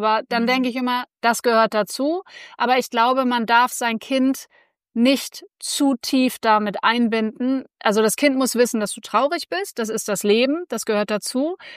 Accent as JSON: {"language": "German", "country": "Philippines", "tie": "born or raised there", "said": "ich bin auf den Philippinen aufgewachsen."}